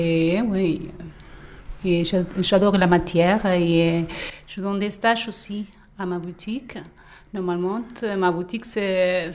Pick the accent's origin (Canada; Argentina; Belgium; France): Argentina; French is a second language; comme tout le monde connaît, je viens de l'Argentine.